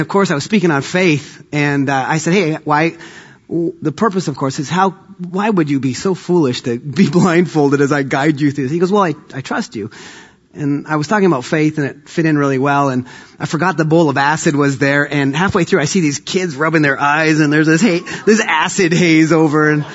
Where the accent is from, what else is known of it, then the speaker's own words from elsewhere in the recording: Vancouver, British Columbia, Canada; I'm from Vancouver, Canada, so you can't take the hockey out of the boy.